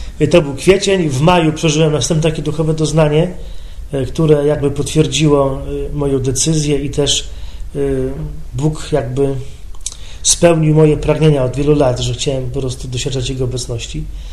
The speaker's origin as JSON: {"language": "Polish", "town": "Świdnica", "region": "Lower Silesian Voivodeship", "country": "Poland", "said": "Pojechałem tutaj do Świdnicy, bo ja stąd pochodzę, z tego miasta"}